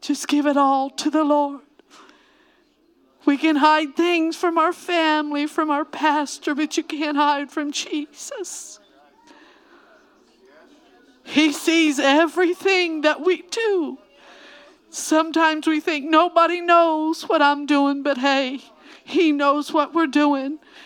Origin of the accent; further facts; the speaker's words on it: Indianapolis, Indiana, United States; I grew up here in Indiana, in Indianapolis, a little girl receiving the Holy Ghost at Calvary Tabernacle 48 years ago.